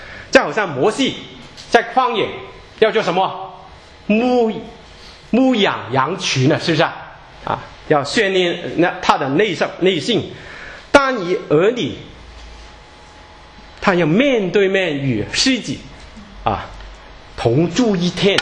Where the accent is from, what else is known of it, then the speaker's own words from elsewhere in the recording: China; 特别我们中国人啊，认为乌鸦不是一个不吉祥的鸟类啊